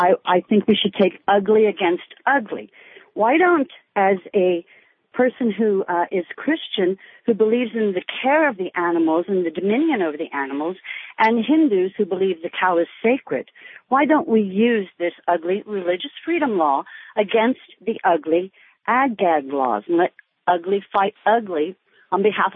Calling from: Harstine Island, Washington, United States; from Harstein Island. I'm outside of Shelton.

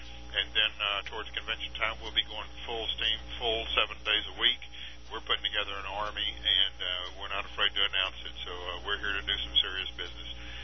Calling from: Bonita Springs, Florida, United States; actually I'm calling from Bonita

